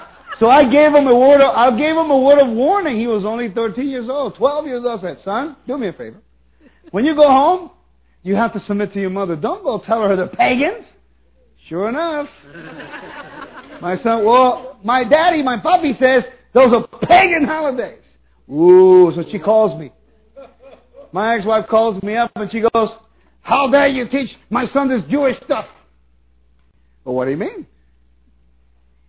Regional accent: Puerto Rico; born there; Yeah, I was born in Puerto Rico, but I found from Spain. We're all Jewish.

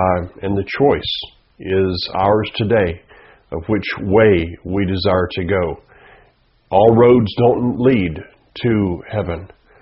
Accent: the South, United States; If you were where I grew up in the South, all planes went to Atlanta before they went to anywhere.

